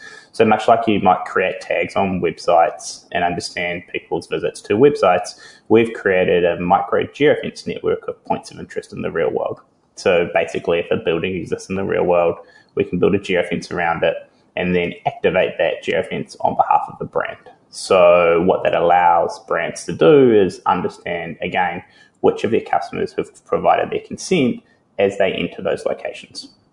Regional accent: New Zealand; I am. I'm a Kiwi.

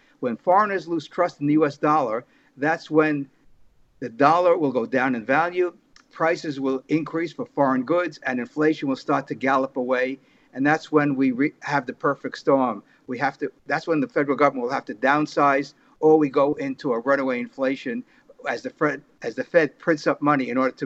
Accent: New York City, New York, United States; also born or lived in West Germany; I was in West Germany as an infant. I don't have any recollection of that period of my life. And so I grew up in New York City, not far from Yankee Stadium, became a diehard Yankee fan when we moved to the Bronx in 1953.

